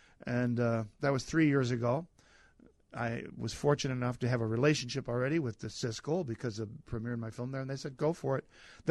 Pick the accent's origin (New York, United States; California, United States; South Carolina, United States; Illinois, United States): Illinois, United States; Chicago; So I'm from Chicago, and I know a couple of Irish politicians.